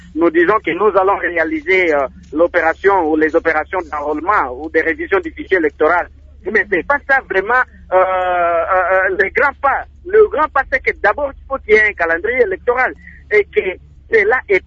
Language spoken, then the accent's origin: French; DR Congo; nous ne sommes pas capables chez nous en RDC de réaliser